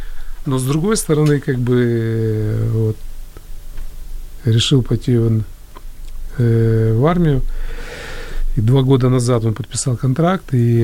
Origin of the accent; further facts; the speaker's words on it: Kyiv, Ukraine; и как бы я родился, вырос как бы в Киеве.